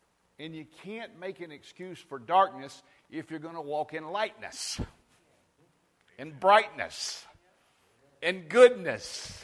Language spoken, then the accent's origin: English; the South, United States; I'm from the South. The South is more hospitable than people in Sierra Vista.